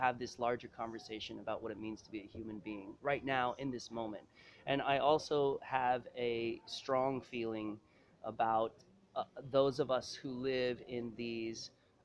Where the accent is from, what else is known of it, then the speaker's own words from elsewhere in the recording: Texas, United States; I grew up in South Texas